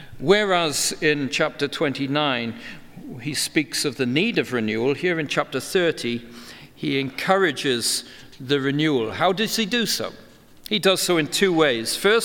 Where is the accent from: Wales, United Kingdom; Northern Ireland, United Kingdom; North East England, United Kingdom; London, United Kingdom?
Wales, United Kingdom; We grew up singing in Wales a hymn.